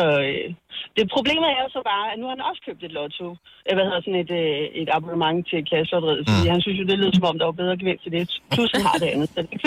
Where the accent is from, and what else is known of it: Roskilde, Zealand, Denmark